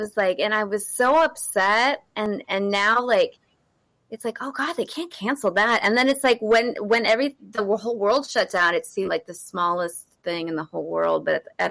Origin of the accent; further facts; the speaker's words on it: San Francisco, California, United States; San Francisco.